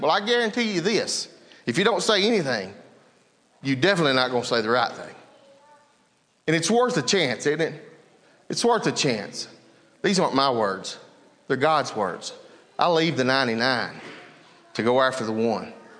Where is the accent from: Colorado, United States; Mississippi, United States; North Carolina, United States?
Mississippi, United States; When I grew up in Mississippi, we had Mississippi education from the first through sixth grade.